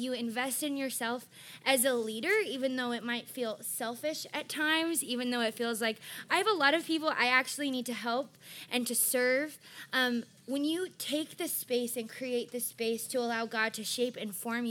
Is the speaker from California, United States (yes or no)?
yes; Redlands, California, United States; born there; And I was born in Redlands, California, right up the way here.